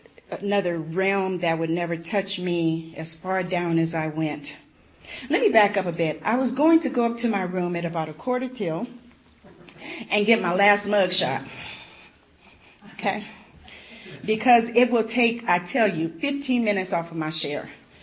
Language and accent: English; San Diego, California, United States; I came from San Diego, born and raised. Woo, Dago in the house, right?